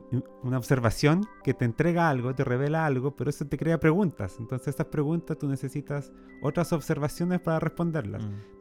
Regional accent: Chile; siempre digo que nosotros como chilenos tenemos la responsabilidad de saber mucho más de astronomía que cualquier ciudadano promedio del mundo

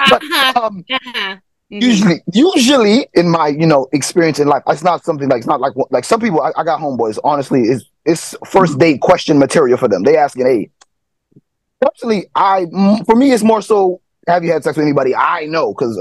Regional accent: Miami, Florida, United States; So, growing up in South Florida, Miami specifically, body count could mean two things.

